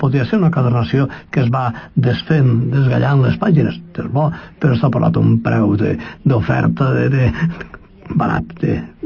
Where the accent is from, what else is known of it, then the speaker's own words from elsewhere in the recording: Benicarló, Valencian Community, Spain; Jo, a la fe, he nascut, he crescut, he fet, a Benicarló.